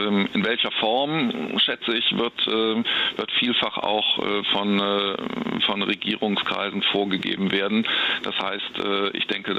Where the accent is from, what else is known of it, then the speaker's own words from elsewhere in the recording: Cologne, North Rhine-Westphalia, Germany; Das ist ja selbstverständlich nicht nur für mich als Kölner